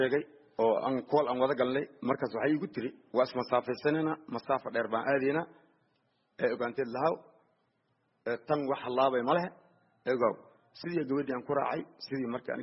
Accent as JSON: {"language": "Somali", "town": "Mogadishu", "region": "Banaadir", "country": "Somalia", "tie": "born or raised there", "also_born_or_lived": "Lower Juba"}